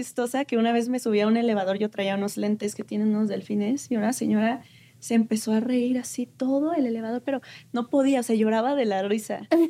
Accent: Querétaro, Mexico; En la calle desde siempre y más en mi ciudad. Yo soy de Querétaro.

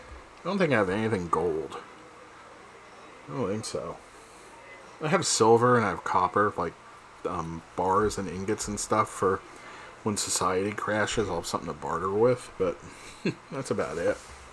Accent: New Jersey, United States; when I lived in New Jersey, and growing up in New Jersey, you know, I would barbecue all the time on the grill on the deck of my house.

